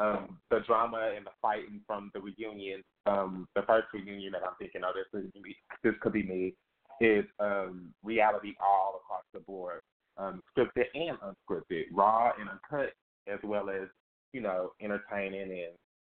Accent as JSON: {"language": "English", "town": "Dallas", "region": "Texas", "country": "United States", "tie": "born or raised there", "also_born_or_lived": "Tulsa, Oklahoma", "said": "But I wasn't born in Dallas. I was raised in Dallas. I'm from Tulsa, Oklahoma. I'm from the Midwest."}